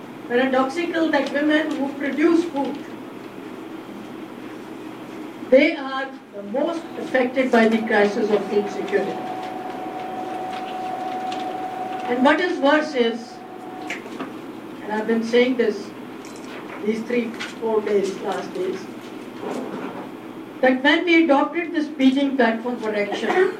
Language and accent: English; India; from India